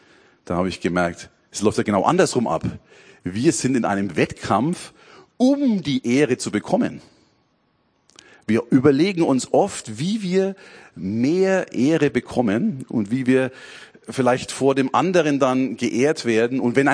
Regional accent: Bavaria, Germany; wie schwer mir das fällt, als Franke.

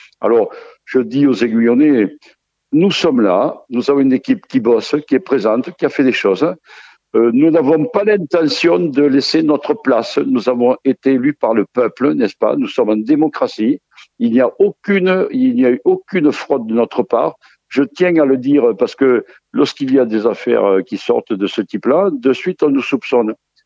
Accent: Guyans, Bourgogne-Franche-Comté, France; je suis né à Guyans, moi. Je suis un fils d'immigré italien, mais né, je vis dans la maison que j'habite aujourd'hui.

